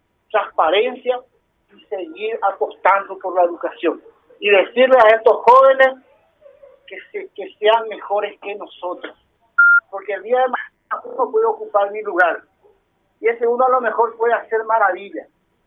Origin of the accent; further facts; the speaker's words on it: San Lorenzo, Central, Paraguay; Nos merecemos como sanlorenzanos, como paraguayos, tener esa comodidad.